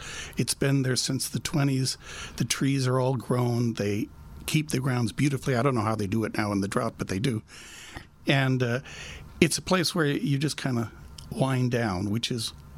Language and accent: English; Nevada, United States; born there; I was born in Nevada, so I'm used to the dry heat.